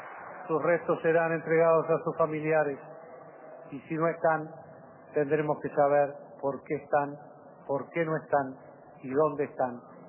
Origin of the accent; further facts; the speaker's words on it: Uruguay; Uruguayos somos todos uruguayos